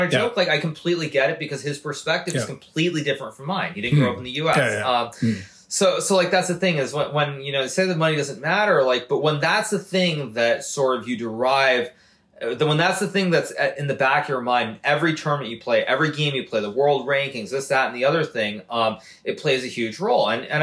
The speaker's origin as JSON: {"language": "English", "country": "United States", "tie": "born or raised there", "said": "with myself growing up in the United States, pretty much from the time that I was 18, 19 years old, none of this stuff existed."}